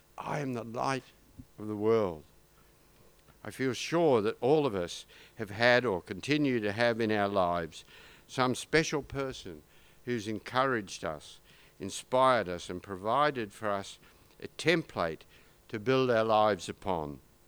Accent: Melbourne, Victoria, Australia; the big Baptist church that I grew up in Baldwin, one of the suburbs about 12 kilometres from the GPO or CBD in Melbourne.

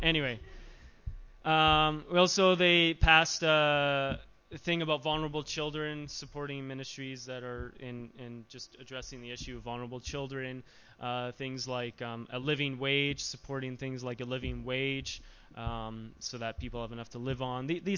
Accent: Canada; I'm from Canada. I've never heard of marae.

